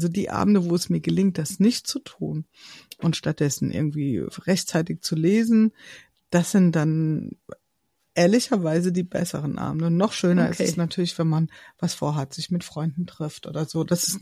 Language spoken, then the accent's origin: German; Hesse, Germany; Ich komme ja aus dem Hintertaunus, aus einem kleinen Dorf